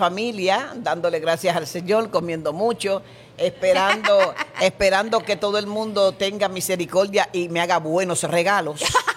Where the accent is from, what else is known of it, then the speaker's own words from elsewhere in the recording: Dominican Republic; now in Puerto Rico; Como dominicana que soy, extraño algo.